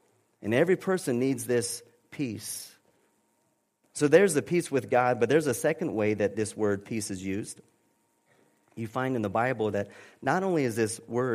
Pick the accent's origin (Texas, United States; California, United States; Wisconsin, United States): Texas, United States; Look, I am proud of being a Texan. You know, man, I love Texan, but you know what comes before me being a Texan?